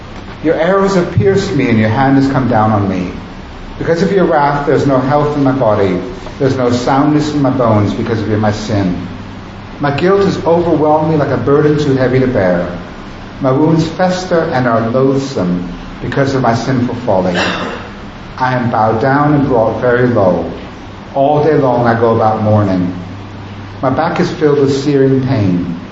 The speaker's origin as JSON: {"language": "English", "country": "United States", "said": "I'm an American, and I don't express my inner life that much."}